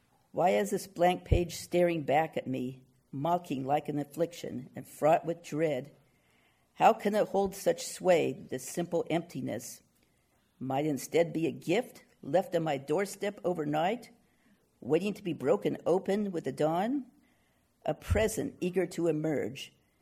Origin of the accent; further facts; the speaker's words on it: El Cerrito, California, United States; also born or lived in Oakland / Berkeley; I was born in Oakland, California. I lived with my parents and younger brother briefly in Berkeley. Then we moved to El Cerrito, and that's where my brother and I went to school.